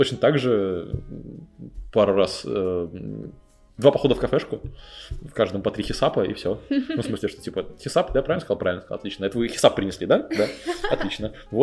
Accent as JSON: {"language": "Russian", "town": "Chelyabinsk", "region": "Chelyabinsk Oblast", "country": "Russia", "said": "я из Челябинска приехал в Питер записывать подкаст"}